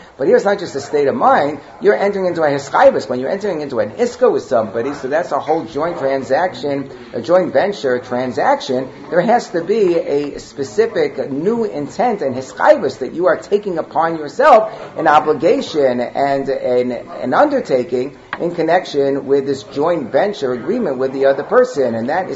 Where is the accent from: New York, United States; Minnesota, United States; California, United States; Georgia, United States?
New York, United States; Monsey; Muncie, New York, I mean, come on, I grew up in Muncie.